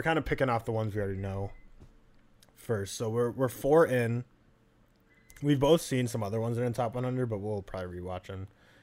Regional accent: Minneapolis, Minnesota, United States; And then we'll go back to Minneapolis on Tuesday and then hang out there in my hometown.

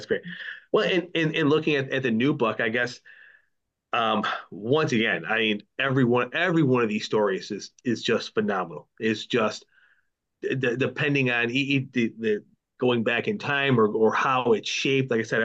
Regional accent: Buffalo, New York, United States; Growing up in Buffalo, it's just I honestly you can't if you're not

